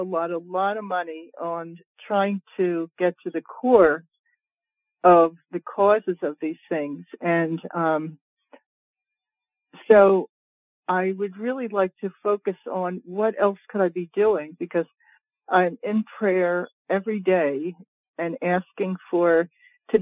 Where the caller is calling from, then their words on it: Wilmington, Delaware, United States; I'm calling from Wilmington, Delaware.